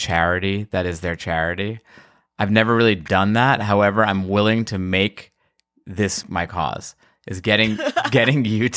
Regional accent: New York, United States; now in Los Angeles, United States; Listen, okay, first of all, I'm a New Yorker. I live in LA.

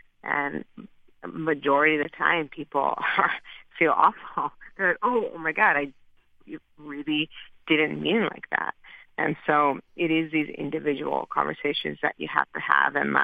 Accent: Cambridge, Massachusetts, United States; also born or lived in Pakistan; Oh, yeah, I was born in Pakistan, but, I grew up in Cambridge, it's my hometown

